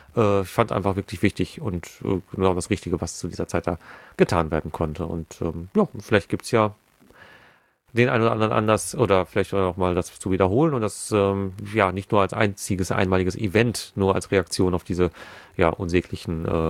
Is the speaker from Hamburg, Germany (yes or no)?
no; Hagen, North Rhine-Westphalia, Germany; born or raised there